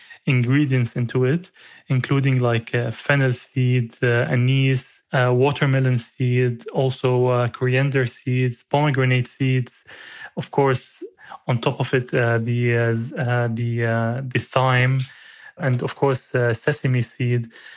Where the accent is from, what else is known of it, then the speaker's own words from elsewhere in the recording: Saudi Arabia; English is a second language; also born or lived in Syria; I was actually born in Syria and then was exported directly to Saudi, where my parents were working. And I grew up in Syria, in Saudi, with the Syrian food and the Syrian food tradition.